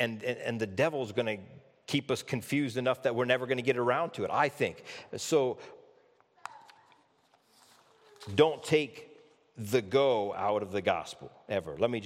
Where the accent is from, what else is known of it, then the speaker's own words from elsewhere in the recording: Iowa, United States; My wife grew up in Minnesota. I grew up in Iowa.